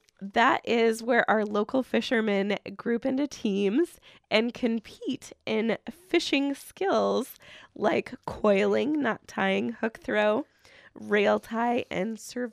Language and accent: English; Midwest, United States; See, I grew up in the Midwest. I'm used to, you know, freshwater fish.